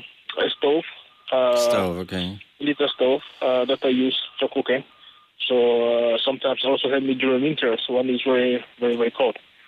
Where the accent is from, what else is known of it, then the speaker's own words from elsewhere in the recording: Cameroon; English is a second language; moved away as an adult; also born or lived in England; now in Ireland; So I'm originally from Cameroon, which is Central Africa. And so I came here after I got my master's degree.